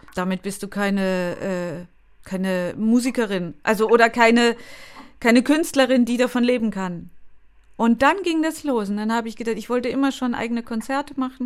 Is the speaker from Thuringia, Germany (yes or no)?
yes; Weimar, Thuringia, Germany; Meine Heimat.